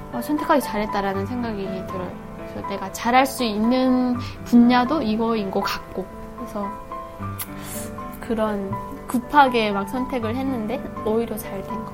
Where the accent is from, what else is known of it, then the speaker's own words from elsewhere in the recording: North Korea; 제가 북한에서 오다 보니까